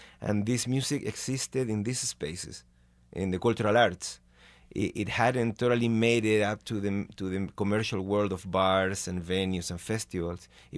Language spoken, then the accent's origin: English; Chile; moved away; I'm from Chile. I came from Chile. My parents were political exiles, and it took a long time for us to reunite.